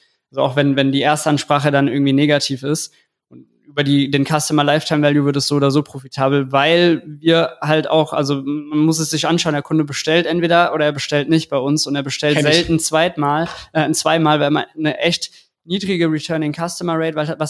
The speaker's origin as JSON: {"language": "German", "town": "Frankfurt", "region": "Hesse", "country": "Germany", "said": "als Frankfurter"}